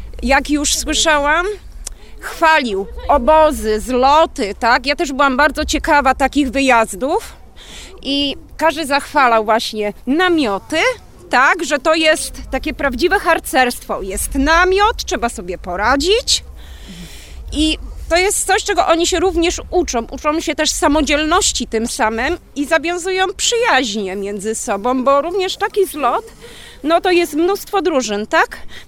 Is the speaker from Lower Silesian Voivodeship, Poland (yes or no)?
yes; Wrocław, Lower Silesian Voivodeship, Poland; jesteśmy z Wrocławia.